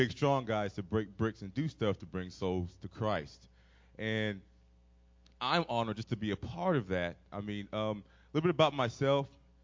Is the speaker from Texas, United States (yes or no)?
yes; Dallas, Texas, United States; I was telling Pastor in his office, I grew up in Dallas, Texas.